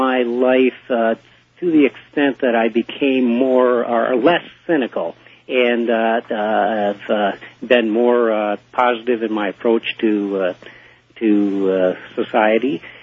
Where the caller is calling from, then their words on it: San Diego, California, United States; Yeah, hi. … from San Diego. I finally got through, and I'd like to ask you some questions.